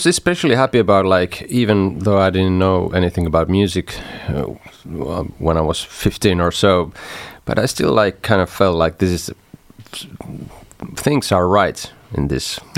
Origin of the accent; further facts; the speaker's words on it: Kokkola, Central Ostrobothnia, Finland; I was living then in my hometown Kokkola, and there was this library.